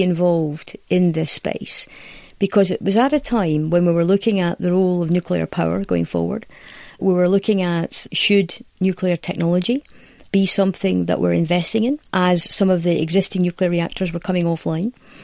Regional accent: Hamilton, Scotland, United Kingdom; I come from Hamilton, a town where there is a lot of working class people.

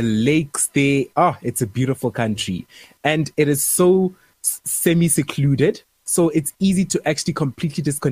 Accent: South Africa; Hebolien. Putadi Chaba. My hometown.

